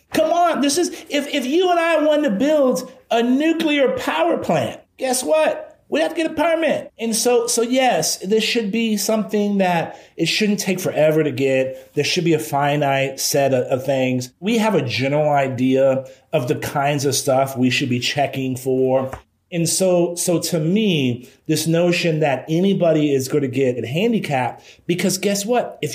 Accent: Texas, United States; You know, I'm from South Texas. We don't play hockey down here.

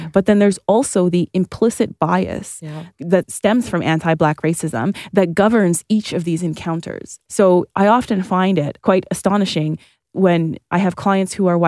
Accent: Toronto, Ontario, Canada; I grew up like in Northern Toronto on the border of Scarborough and North York, Victoria Park and Sheppard.

